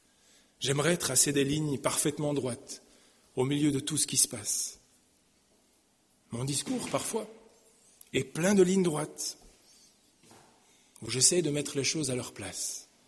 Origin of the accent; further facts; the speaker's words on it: Switzerland; je suis suisse d'origine, hein, c'est pour ça que l'accent méridional, vous ne l'avez pas trop eu.